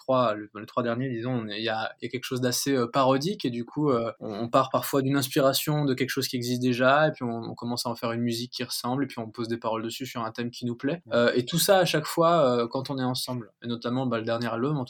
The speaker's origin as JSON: {"language": "French", "town": "Rennes", "region": "Brittany", "country": "France", "tie": "born or raised there", "said": "Donc, et moi, je suis originaire de Rennes."}